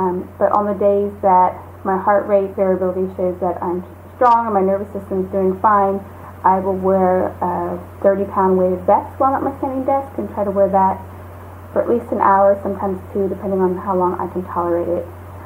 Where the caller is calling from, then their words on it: Austin, Texas, United States; I'm calling from Austin, Texas.